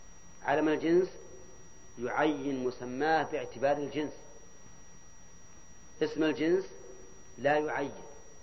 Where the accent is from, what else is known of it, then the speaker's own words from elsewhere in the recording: Al-Qassim, Saudi Arabia; عندنا في القصيم